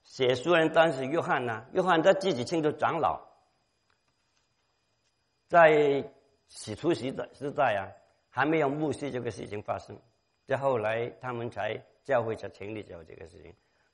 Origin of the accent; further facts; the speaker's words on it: China; 因为以前我小的时候在中国很多地方都挂着一个博爱两个字